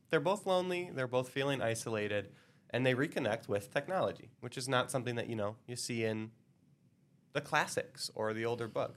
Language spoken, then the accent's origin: English; Alabama, United States; I grew up in Alabama.